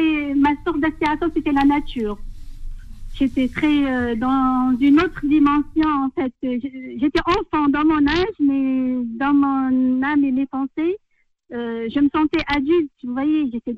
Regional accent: Algiers, Algiers Province, Algeria; je suis née à Alger, j'ai grandi à Alger Centre.

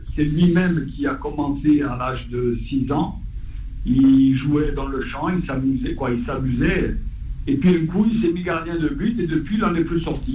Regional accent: Corsica, France; et comme je suis corse, je ne balancerai pas.

